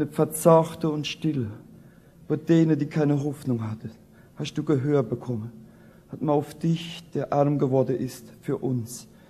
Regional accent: Rhineland-Palatinate, Germany

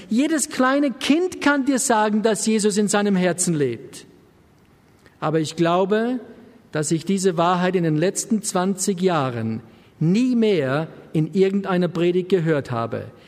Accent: Germany; Mit Christus lebte ich schon seit meiner Kindheit. Als Jugendlicher in der DDR musste ich mich bewusst für Christus entscheiden.

